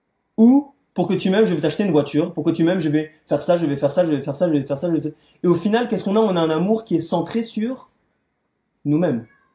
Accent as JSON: {"language": "French", "country": "France", "said": "moi je parle pour la France parce que je suis français"}